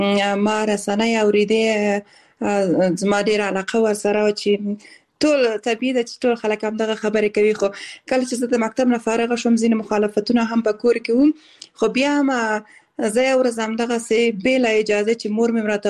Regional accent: Balkh, Afghanistan; born there; also born or lived in Khost; او زه اصل د خوست ولایت یم خو زیږیدلی په بلخ ولایت کې یم او زده کړې مې په کابل کې او په کندز ولایت کې کړې دي

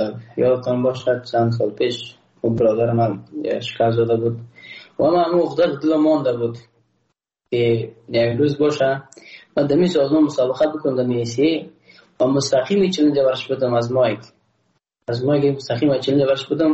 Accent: Afghanistan; ما یک افغان هستم و اما یک ملت هستیم

